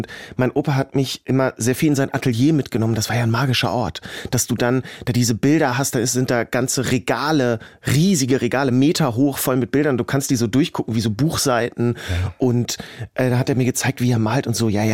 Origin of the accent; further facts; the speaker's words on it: Hanover, Lower Saxony, Germany; ich komme aus Hannover